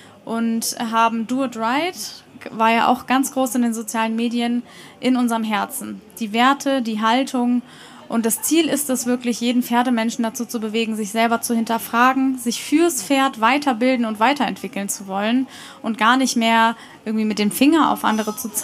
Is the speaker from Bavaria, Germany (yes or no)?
no; Hamburg, Germany; Ja, ich komme gebürtig aus Hamburg, bin hier aufgewachsen und geboren, habe also auch das Derby schon seit meinen Kindertagen miterlebt